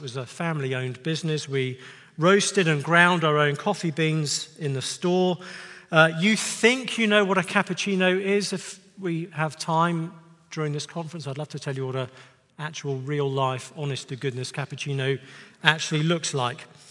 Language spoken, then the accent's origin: English; United Kingdom; Apologies for my strange way of speaking. I am from the United Kingdom. I know I sound like I should have a job on the Death Star.